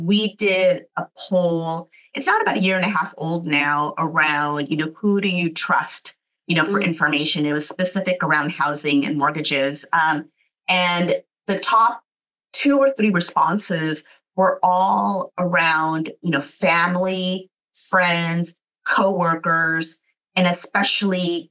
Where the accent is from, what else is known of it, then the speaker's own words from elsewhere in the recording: United States; first language English; And so we were born here, we grew up here, we're native English speakers.